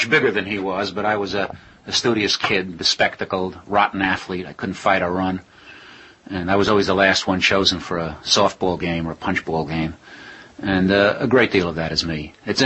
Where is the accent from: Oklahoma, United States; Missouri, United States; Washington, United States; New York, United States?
New York, United States; Brooklyn; Well, it was depression. And my father was a doctor, but he was not a rich one